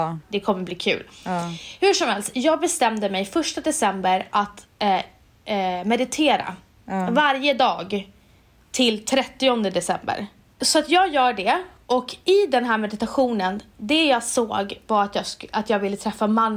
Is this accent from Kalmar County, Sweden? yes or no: no; Umeå, Västerbotten County, Sweden; now in Stockholm, Sweden; när jag kom från Umeå, jag umgicks med väldigt så här, många människor som hade bra med pengar. Jag själv hade inte alls mycket pengar. Och jag bodde långt utanför Stockholm.